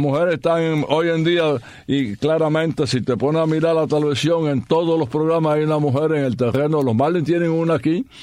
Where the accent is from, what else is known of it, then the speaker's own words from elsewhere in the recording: Cuba; yo soy cubano